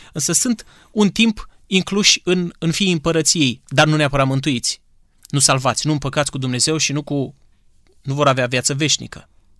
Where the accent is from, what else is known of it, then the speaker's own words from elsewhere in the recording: Romania; Tu ești român, să zicem, eu sunt român.